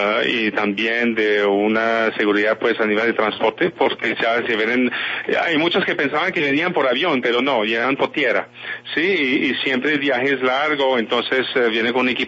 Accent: Montreal, Quebec, Canada; Spanish is a second language; now in Colombia; yo soy de Montreal, Canadá.

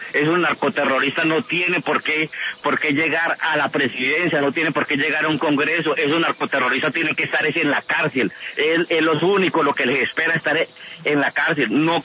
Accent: Colombia; now in Miami, United States; como colombiano siento un gran dolor

